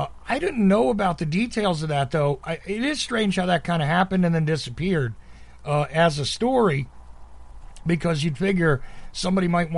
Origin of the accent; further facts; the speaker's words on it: New Jersey, United States; also born or lived in New York City; I'm mainly from New Jersey, but I mean, I lived in New York City